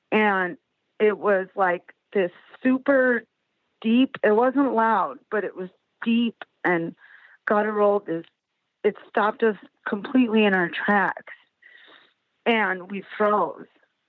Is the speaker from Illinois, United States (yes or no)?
yes; Chicago, Illinois, United States; now in South Bend, United States; I'm from Chicago originally. We live in South Bend. We're city people.